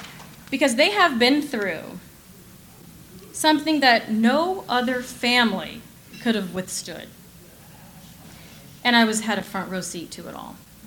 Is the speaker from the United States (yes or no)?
yes; Texas, United States; I am from the People's Republic of Texas.